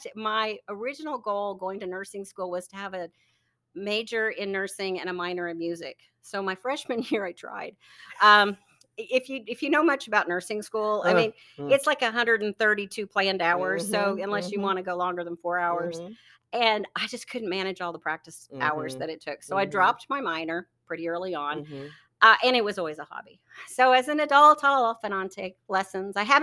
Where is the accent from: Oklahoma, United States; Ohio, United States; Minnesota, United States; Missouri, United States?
Oklahoma, United States; Oklahoma City; We were living in Memphis, but I'm from Oklahoma City, and he was from Dallas.